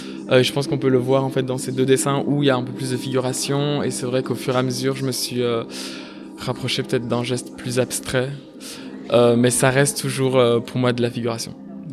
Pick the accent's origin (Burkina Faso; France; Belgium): Belgium; Namur, Wallonia; donc je suis étudiant à la Cambre à Bruxelles et je viens de Namur.